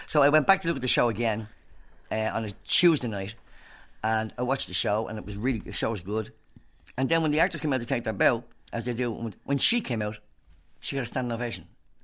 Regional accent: Ireland; But you're still feeling... we're Irish. When you feel the need to apologise, I'm so sorry.

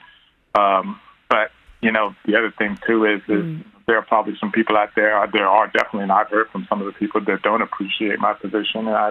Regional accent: Texas, United States; the University of Texas, which is in my home state of Texas.

